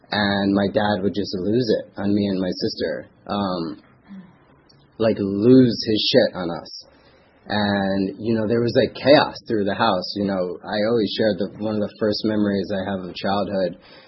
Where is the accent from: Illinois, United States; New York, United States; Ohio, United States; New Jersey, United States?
New York, United States; Cold Spring Harbor; I grew up on Long Island in Cold Spring Harbor. And it's a town where everything looks perfect.